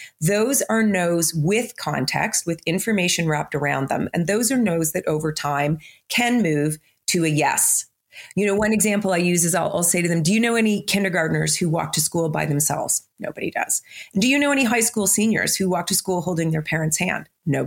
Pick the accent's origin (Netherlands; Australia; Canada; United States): Canada; Like I'm Canadian